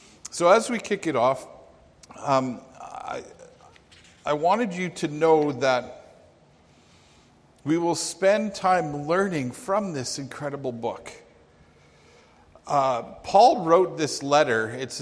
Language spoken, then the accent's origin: English; Alberta, Canada; However, we are both from Alberta